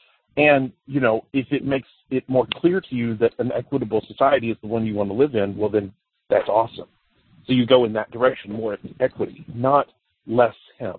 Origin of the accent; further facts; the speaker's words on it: the South, United States; I mean, I grew up in the South. I'm not hearing anything I haven't heard my entire life.